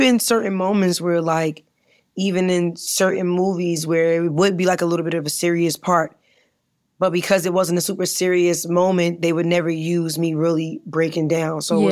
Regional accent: New York, United States; because I'm a hustler, you know, I'm from New York.

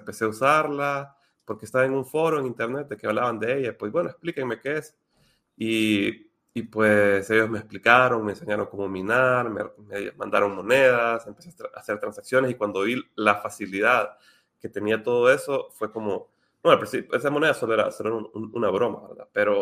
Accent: Honduras; bueno, yo soy de Honduras y cerca de aquí, ¿verdad? En la región

